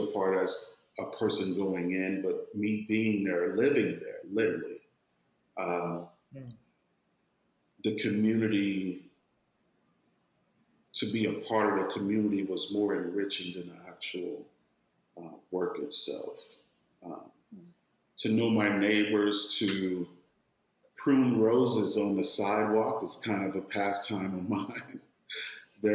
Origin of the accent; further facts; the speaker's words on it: New Orleans, Louisiana, United States; I was born and raised in the Ninth Ward of New Orleans